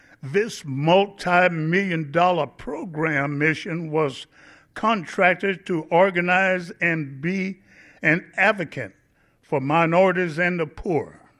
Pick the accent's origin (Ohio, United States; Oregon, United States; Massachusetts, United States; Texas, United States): Oregon, United States; Eugene; As an African American growing up in Eugene, it was not difficult for me to identify with the struggle and aspiration of the 98.8% poor white population in Lane County.